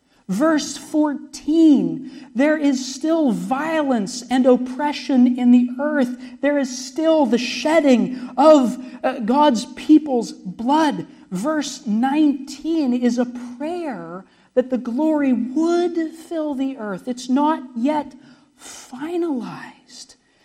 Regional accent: Pennsylvania, United States; Of course, I'm from Pennsylvania, headed back to Pennsylvania.

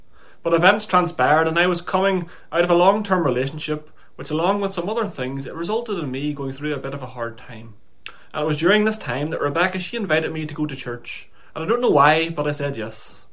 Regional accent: Northern Ireland, United Kingdom; now in England, United Kingdom; I presently live in England, but I'm sure you can tell from the accent that I'm not a Scouser, and I was born and raised in County Armagh in Northern Ireland. I was born into a family of five. I was raised a Roman Catholic

